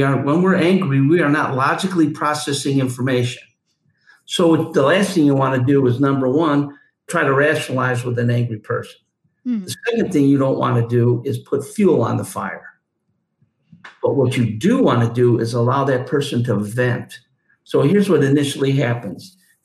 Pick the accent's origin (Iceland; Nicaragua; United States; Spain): United States; New York; You're from New York. I'm from New York.